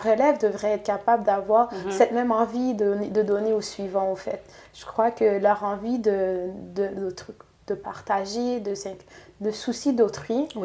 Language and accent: French; Haiti; Vraiment, quand j'étais jeune en Haïti